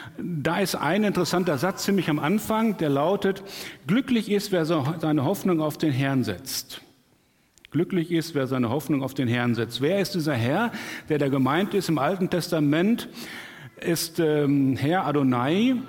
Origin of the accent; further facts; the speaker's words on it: Hamm, North Rhine-Westphalia, Germany; in meiner Kindheit in Hamm in Westfalen, da haben wir im Vorort Herringen gewohnt